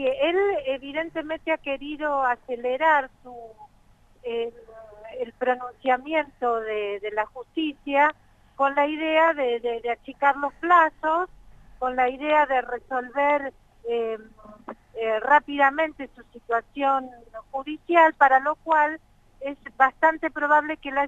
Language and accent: Spanish; Argentina; me hieren como argentina